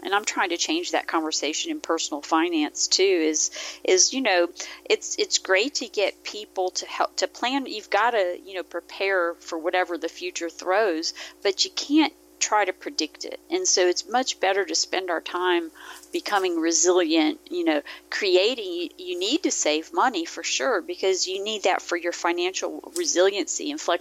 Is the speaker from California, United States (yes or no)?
no; Mississippi, United States; I grew up in Mississippi. My dad was in the military. My family wasn't from there, but that's where we ended up.